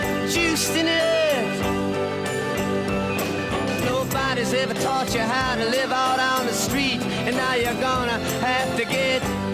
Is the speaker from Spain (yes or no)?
yes; Spain; lo débil que somos los ciudadanos españoles ante la administración pública